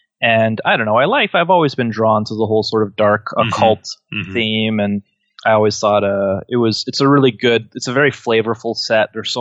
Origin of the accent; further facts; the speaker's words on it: Montreal, Quebec, Canada; I've lived in Montreal my whole life. I lived with my parents at first, and then moved around, still always in Montreal. Now I'm more on the west island.